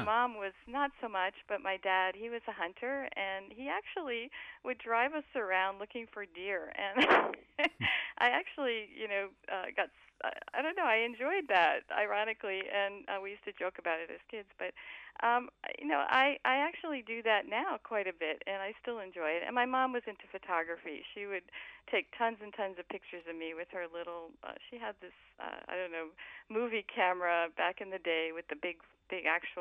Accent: New Jersey, United States; Yeah, I grew up in New Jersey. And actually, what you're talking about is I became a nurse while I was in New Jersey.

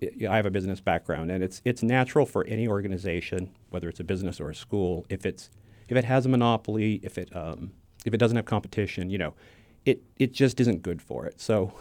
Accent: Chico, California, United States; I grew up in Chico, went to Sierra View Elementary and Bidwell Junior and Pleasant Valley High School.

